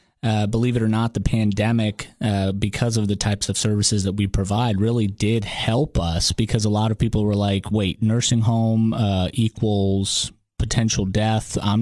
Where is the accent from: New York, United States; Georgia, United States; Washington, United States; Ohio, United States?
Georgia, United States; Atlanta; We were Russian immigrants, and it was 1994. I grew up in Atlanta, Georgia, and they were both chemists